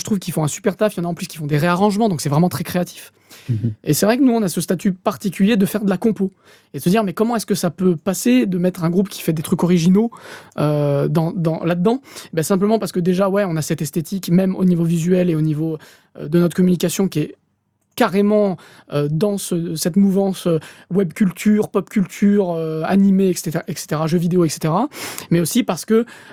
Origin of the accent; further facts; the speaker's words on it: France; on est français. Alors, certes, on a des membres du groupe qui ont des origines japonaises très claires, mais on n'est pas japonais, quoi. On reste franco-belge